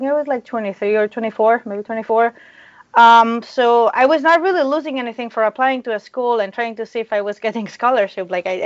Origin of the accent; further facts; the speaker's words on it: Spain; So I'm from Spain. There is obviously, clearly, not animation in Spain.